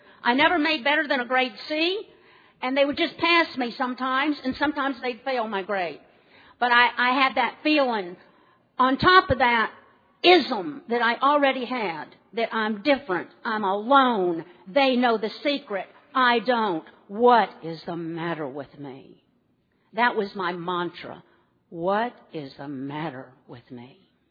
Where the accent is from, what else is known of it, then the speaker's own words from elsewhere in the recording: South Carolina, United States; I grew up in South Carolina, the codependent state.